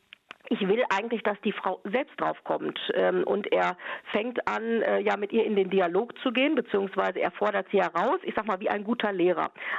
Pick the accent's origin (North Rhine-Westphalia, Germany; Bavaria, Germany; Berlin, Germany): North Rhine-Westphalia, Germany; Warstein; Meistens war es so, wie gesagt, gebürtig aus Warstein. Der Rosenmontag war frei.